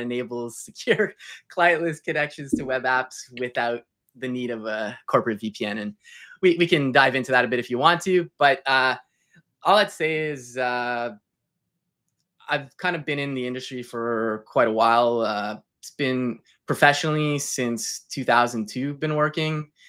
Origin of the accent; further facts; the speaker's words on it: Montreal, Quebec, Canada; I'm from Montreal, Canada. So East Coast representing.